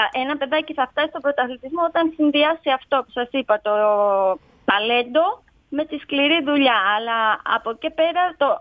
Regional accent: Thessaloniki, Central Macedonia, Greece; now in Zakynthos, Greece; γιατί εγώ μεγάλωσα στη Θεσσαλονίκη και θυμάμαι τον εαυτό μου να τρέχω πανικόβλητη για να προλάβω προπόνηση, σχολείο, φροντιστήριο, ξένες γλώσσες.

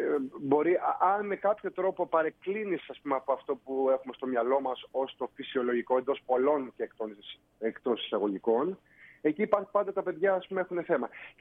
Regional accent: Nogia, Crete, Greece; Έχω καταγωγή από τα Νόγια, το Ρέθυμνο.

